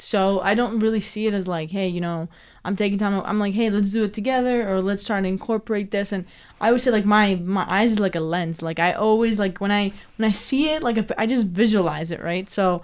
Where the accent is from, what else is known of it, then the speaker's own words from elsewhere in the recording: Greece; English is a second language; moved away; that's my entire city in Greece. When I grew up in Greece, you know?